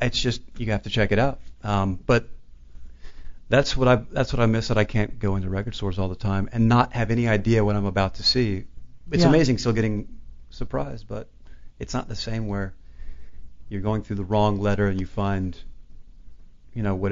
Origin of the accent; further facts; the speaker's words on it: Atlanta, Georgia, United States; when I was a kid growing up in Atlanta